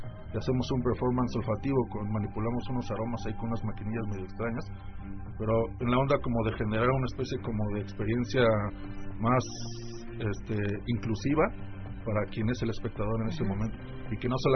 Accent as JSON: {"language": "Spanish", "town": "Toluca", "region": "State of Mexico", "country": "Mexico", "said": "A mí me tenían mucha coherencia porque yo soy de Toluca y ahí como siempre barro mojado."}